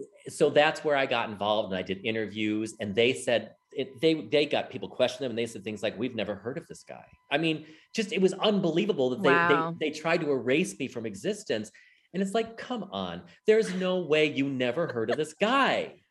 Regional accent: Chicago, Illinois, United States; I mean, I'm from Chicago. I got my equity card in Chicago at Drury Lane, Oakbrook.

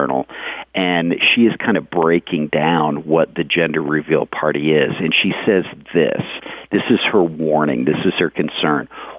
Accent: the South, United States; and I'm from the South, so.

